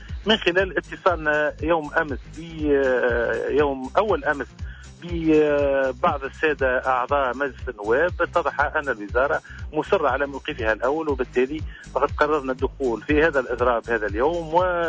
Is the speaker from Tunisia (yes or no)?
yes; Tunisia; كتونسيين كمواطنين